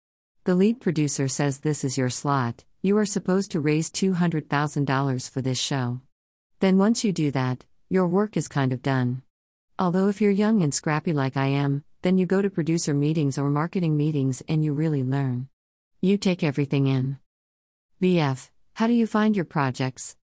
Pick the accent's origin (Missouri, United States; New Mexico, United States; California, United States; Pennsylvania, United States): Pennsylvania, United States; Pittsburgh; I grew up in Pittsburgh, which has a very vibrant art scene.